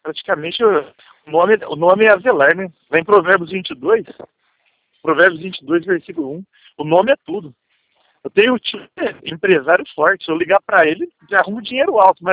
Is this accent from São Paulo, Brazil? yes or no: yes; Ribeirão Preto, São Paulo, Brazil; born there; Então, eu nasci em Ribeirão Preto. Minha família é tudo Ribeirão Pretano também.